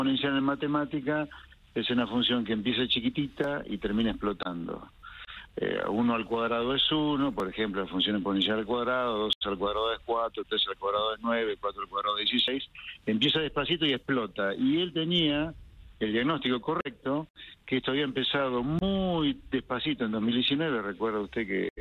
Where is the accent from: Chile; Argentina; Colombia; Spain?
Argentina; como liberal y como argentino le deseo lo mejor